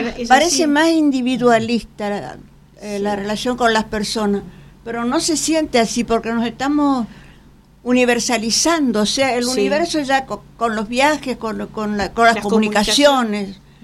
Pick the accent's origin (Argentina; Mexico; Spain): Argentina; Misiones; now in Buenos Aires, Argentina; porque para eso yo soy de Misiones, para eso vine a vivir a Buenos Aires, para hacer este tipo de vida